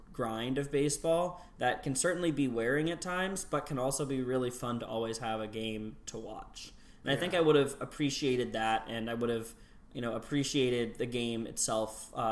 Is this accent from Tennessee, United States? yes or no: no; Seattle, Washington, United States; Born and raised in Crown Hill and then Capitol Hill.